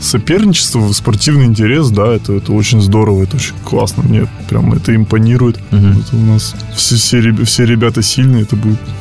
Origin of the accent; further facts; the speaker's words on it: Yekaterinburg, Sverdlovsk Oblast, Russia; Ну, я рос на Уралмаше с пацанами во дворах, то есть как бы самое обычное детство.